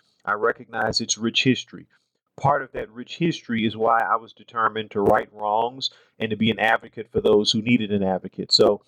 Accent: Louisiana, United States; I grew up in the Deep South in Louisiana.

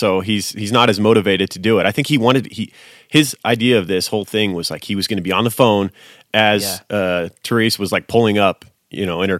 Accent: United States; because I grew up in America, in the American school system.

